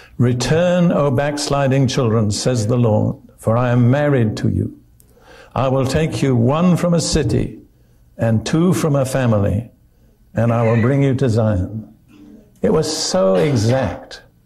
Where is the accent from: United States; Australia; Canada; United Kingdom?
United Kingdom; And being British, I was interested to notice